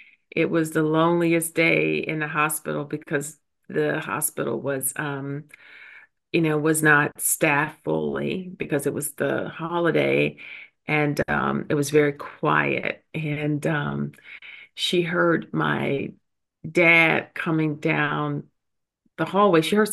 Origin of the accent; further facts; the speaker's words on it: Atlanta, Georgia, United States; I grew up in Southwest Atlanta until the age of 18. Yeah, that's where I grew up.